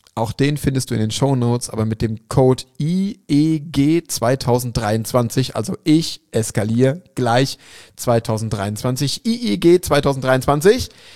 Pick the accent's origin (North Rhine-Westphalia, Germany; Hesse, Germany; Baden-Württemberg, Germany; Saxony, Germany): North Rhine-Westphalia, Germany; Schwerte; Jetzt ist es natürlich in Dortmund, beziehungsweise in Schwerte, mitten in NRW, in meiner Heimat.